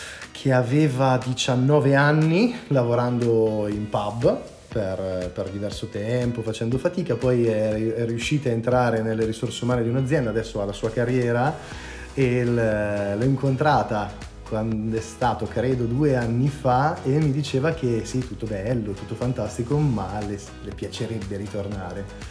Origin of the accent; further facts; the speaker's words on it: Lombardy, Italy; c'era una gincana dalle mie parti, perché ci sono diversi maneggi nella campagna cremonese.